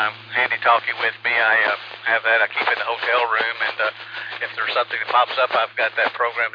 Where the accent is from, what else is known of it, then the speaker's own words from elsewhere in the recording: Texas, United States; We're here temporarily from the Texas area.